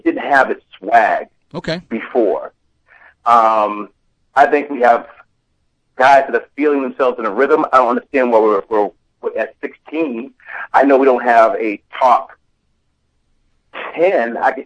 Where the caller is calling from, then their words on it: Tallahassee, Florida, United States; also born or lived in Georgia, United States; I moved from Georgia. Now I'm in Florida, in the outskirts of nowhere land again.